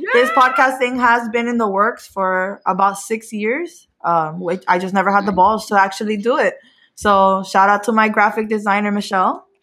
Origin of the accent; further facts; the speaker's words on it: Hialeah, Florida, United States; I was actually born and raised in Hialeah, but I am Cuban, Honduran.